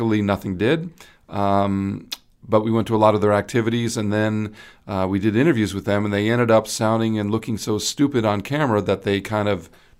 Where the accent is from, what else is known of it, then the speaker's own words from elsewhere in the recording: East Coast, United States; Yeah, exactly. I was pretty surprised. Growing up on the East Coast, I had never seen that before.